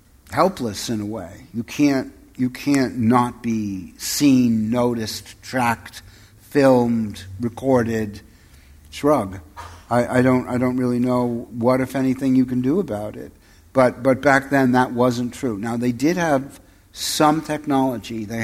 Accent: Manhattan, New York, United States; I was born and raised in Manhattan, which is now to me a horror.

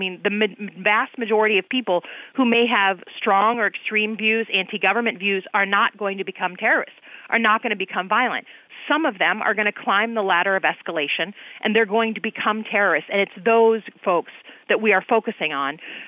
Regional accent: Michigan, United States; I do, and certainly I'm from Michigan.

